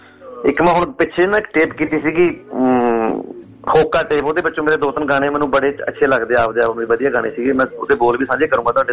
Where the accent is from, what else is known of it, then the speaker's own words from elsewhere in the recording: Mahi Nangal, Punjab, India; ਬਠਿੰਡੇ ਜ਼ਿਲ੍ਹੇ 'ਚ ਮੇਰਾ ਪਿੰਡ ਹੈ